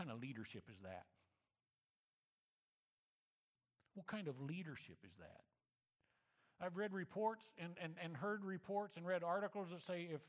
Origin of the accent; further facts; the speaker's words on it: Moberly, Missouri, United States; if you were to go back to the church that I grew up in Moberly, Missouri